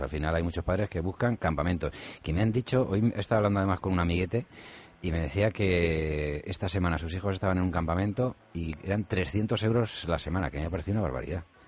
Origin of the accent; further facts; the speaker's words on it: Vallecas, Community of Madrid, Spain; Nosotros yo soy de Vallecas pueblo.